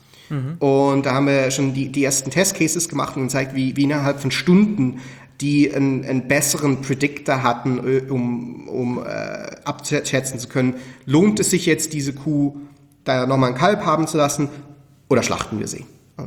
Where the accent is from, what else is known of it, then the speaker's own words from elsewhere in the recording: Switzerland; als Schweizer